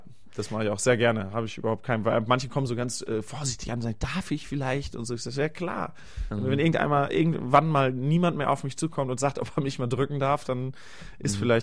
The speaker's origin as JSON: {"language": "German", "region": "North Rhine-Westphalia", "country": "Germany", "tie": "born or raised there", "said": "ich bin halt im Sauerland groß geworden auf dem Hof."}